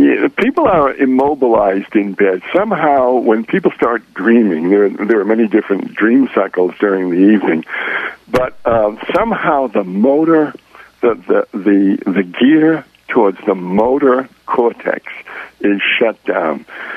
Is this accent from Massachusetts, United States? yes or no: yes; Boston, Massachusetts, United States; born there; moved away as an adult; I was born in Boston and went to California after I got out of the Army